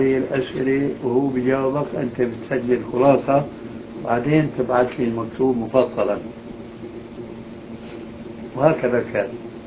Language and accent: Arabic; Damascus, Damascus Governorate, Syria; عندنا في دمشق